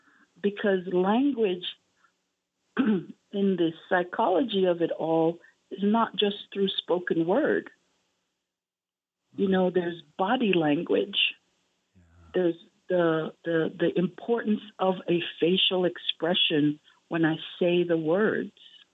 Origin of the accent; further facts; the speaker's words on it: Jamaica; born there; I'm Jamaican born.